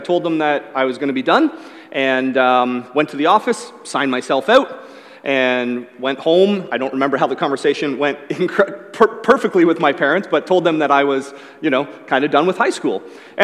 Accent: Newmarket, Ontario, Canada; I grew up in Newmarket, 45 minutes north of here.

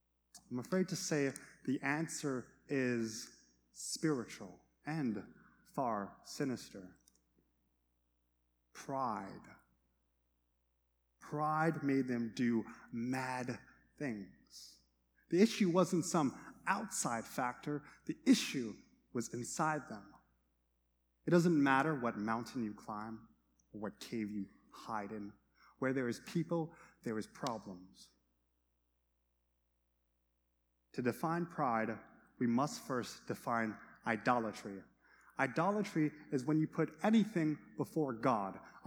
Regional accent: Canada; I'm Canadian. All I do is say sorry.

